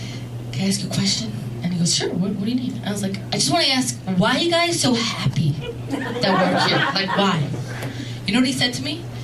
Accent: New York, United States; Where I'm from New York, it's 12 or less.

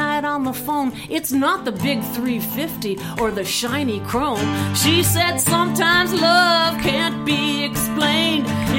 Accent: United States; I'm an American Jewish girl with Hungarian and Russian roots, third generation

